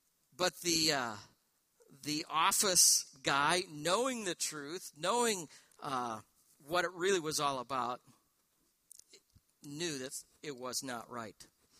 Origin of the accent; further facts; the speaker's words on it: Northern United States, United States; accent: northern; Evidently, my northern accent doesn't work down here.